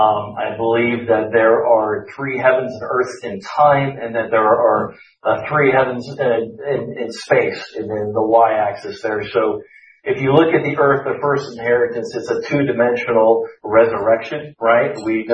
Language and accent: English; Malibu, California, United States; But as I grew up in Malibu, these were my best friends.